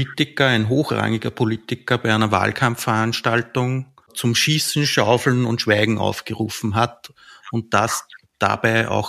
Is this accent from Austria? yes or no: yes; Austria; bei uns in Österreich